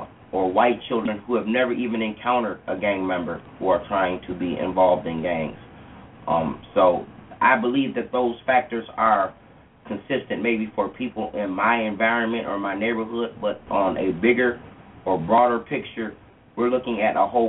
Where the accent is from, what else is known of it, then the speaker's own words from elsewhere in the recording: Minneapolis, Minnesota, United States; I'm born and raised in Minnesota, like I said before, South Minneapolis.